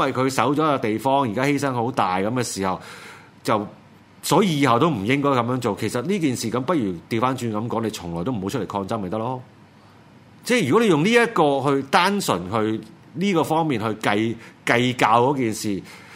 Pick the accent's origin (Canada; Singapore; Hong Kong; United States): Hong Kong; 去令到我們香港人更加多人醒覺出來又好